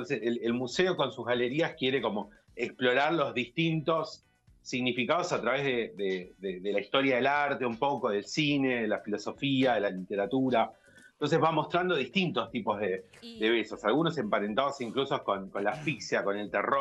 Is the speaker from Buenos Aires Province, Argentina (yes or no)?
yes; Mar del Plata, Buenos Aires Province, Argentina; Sí, vivo Mar del Plata y soy de Mar del Plata.